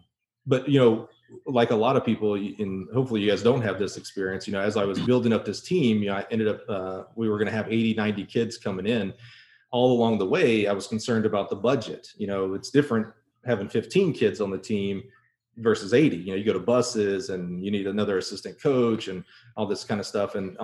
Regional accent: Florida, United States; born there; now in Champaign, United States; I'm in Alabama. I was born in Florida. I'm a Southern guy all the way through. And even now here in Champaign, Illinois, I do not like the winters, man.

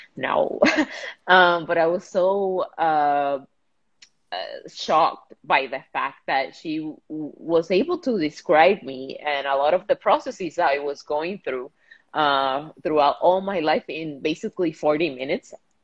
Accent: Puerto Rico; I'm from Puerto Rico. I currently live in Puerto Rico.

